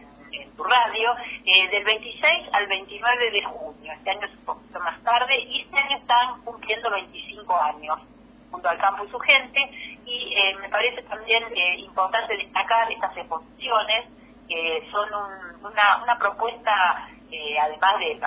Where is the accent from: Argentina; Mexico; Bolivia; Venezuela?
Argentina; somos argentinos apasionados por Argentina